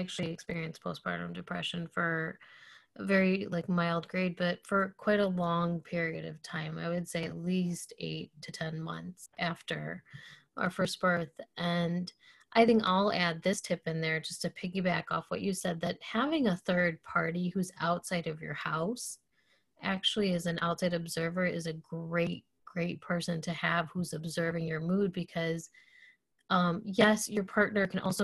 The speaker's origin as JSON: {"language": "English", "country": "India", "said": "I'm Indian though, so I should know all about cardamom."}